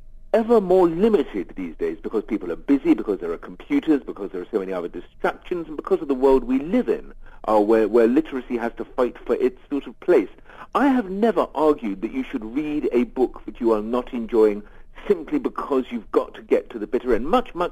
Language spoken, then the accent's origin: English; England, United Kingdom; names that sort of don't really fall off the tongue for me as an English person.